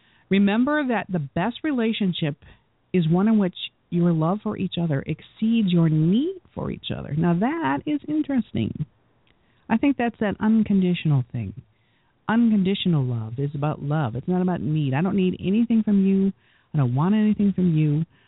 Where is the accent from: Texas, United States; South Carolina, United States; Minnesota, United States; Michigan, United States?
Michigan, United States; I just love Petoskey Stones because I'm from Michigan, and they're all unique